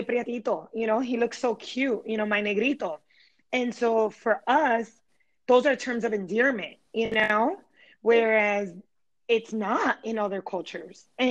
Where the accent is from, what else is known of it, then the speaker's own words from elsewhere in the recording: Chicago, Illinois, United States; So I was born and raised in Chicago, and I would have to say that for the most part, my experience was very similar to your experience.